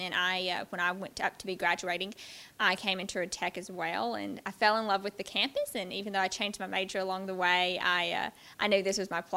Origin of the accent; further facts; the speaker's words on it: Holladay, Tennessee, United States; I'm from Holladay, Tennessee, which is a very small community in West Tennessee.